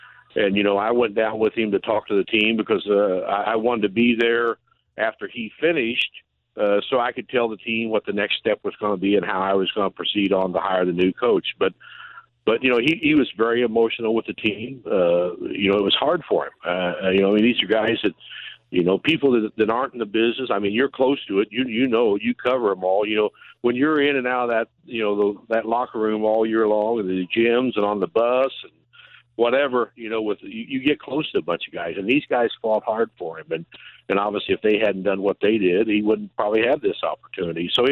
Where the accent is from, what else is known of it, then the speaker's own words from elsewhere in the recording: Versailles, Missouri, United States; I mean, I'm a Missourian. I grew up in Versailles, Missouri.